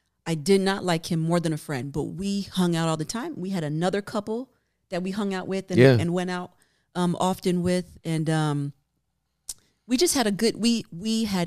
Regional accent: New York, United States; but I'm from New York, right?

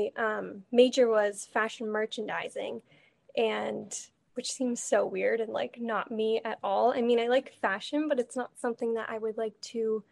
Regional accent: Boston, Massachusetts, United States; I am from the Boston area in Massachusetts.

